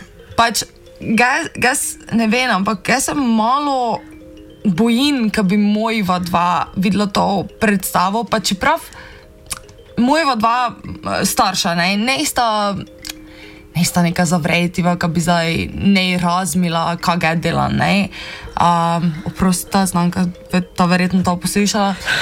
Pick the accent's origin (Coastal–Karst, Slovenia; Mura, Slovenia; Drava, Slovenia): Mura, Slovenia; samo pač Prekmurci smo ful tak tisto